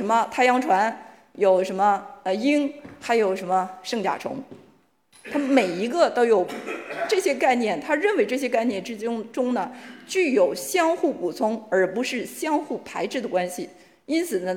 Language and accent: Chinese; Northeast China, China; 因为我是东北人